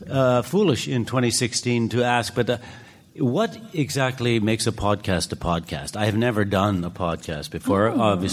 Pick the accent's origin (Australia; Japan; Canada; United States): Canada; And I'm not complaining about it. Hey, I'm Canadian, so it's fine.